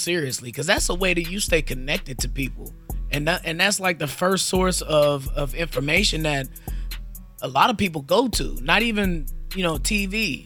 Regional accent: Missouri, United States; I'm from Missouri. Let's get that straight, too.

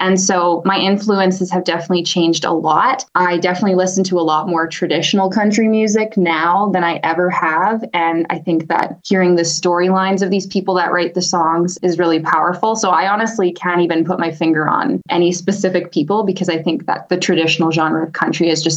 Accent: Edmonton, Alberta, Canada; I'm from Edmonton, Alberta, and that's where I'm from. And that's where I'm settled right now. Also living place with my partner out of town, just north of the city.

